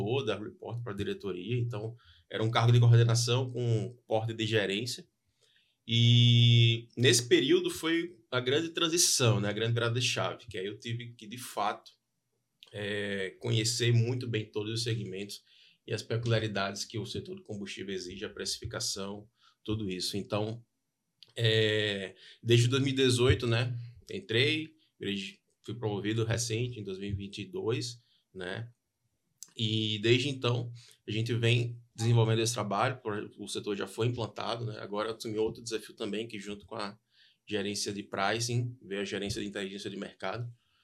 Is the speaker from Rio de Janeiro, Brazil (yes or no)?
no; Natal, Rio Grande do Norte, Brazil; Entrei no mercado aqui de Natal mesmo. Sou natalense, sou natural daqui.